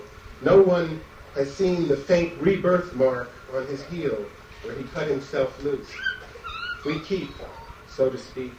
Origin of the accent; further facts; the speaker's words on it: New York, United States; I should say at this point that these poems are in some way dedicated to New York, which is my hometown.